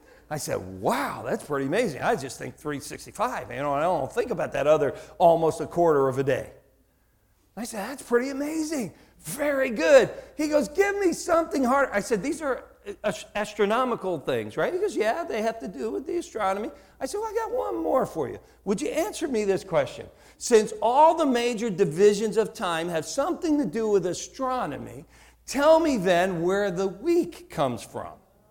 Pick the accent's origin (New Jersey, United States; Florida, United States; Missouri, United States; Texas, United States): New Jersey, United States; accent: Jersey; I have a lot of accent, and I'm from America. You know? I have a Jersey accent.